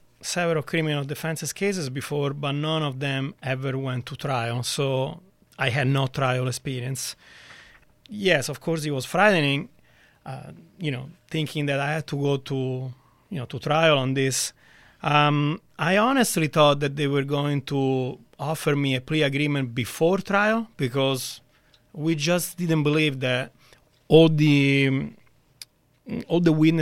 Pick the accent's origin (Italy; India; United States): Italy; Rome, Lazio; English is a second language; Like me, Gasparini was born and raised in Rome.